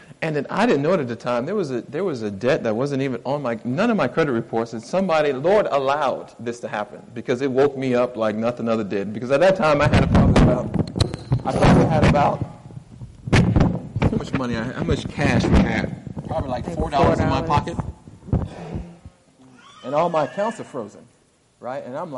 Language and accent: English; Miami, Florida, United States; My wife's from Bronx, New York. I'm from Miami, Fort Lauderdale area. So we moved because we read the book Country Living, and we said, we got to move into the country.